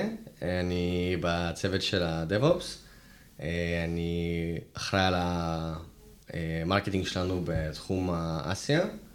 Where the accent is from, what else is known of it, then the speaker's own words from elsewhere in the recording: Haifa, Haifa District, Israel; also born or lived in Odessa, Ukraine; לא, נולדתי באודסה, באוקראינה, ובגיל מאוד צעיר עלינו לארץ.